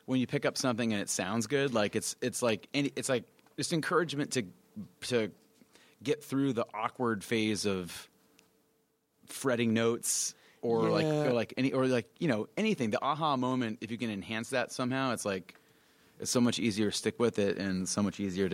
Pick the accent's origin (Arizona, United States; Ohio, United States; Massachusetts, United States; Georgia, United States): Arizona, United States; Mesa; Yeah, we grew up in Mesa, which is an eastern suburb of Phoenix.